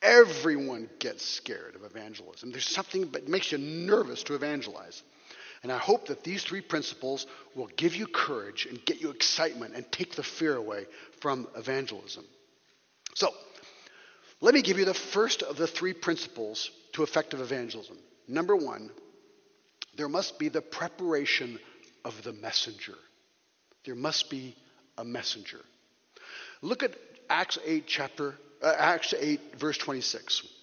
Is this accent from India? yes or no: no; Geneva, Switzerland; I was raised in Geneva, Switzerland, the city of John Calvin, and never heard the gospel once in my life.